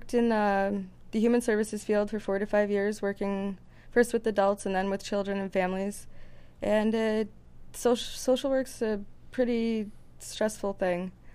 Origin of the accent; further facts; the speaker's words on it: Lowell, Massachusetts, United States; I grew up in two very different cities in Massachusetts. I grew up in Lowell, Mass.